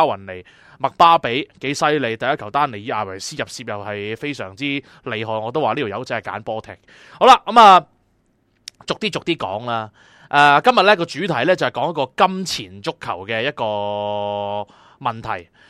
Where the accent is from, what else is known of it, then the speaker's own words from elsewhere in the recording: Hong Kong; 即系尤其是我哋香港人呢，即系我觉得我哋香港人有一样嘢就真系比较细腻咗少少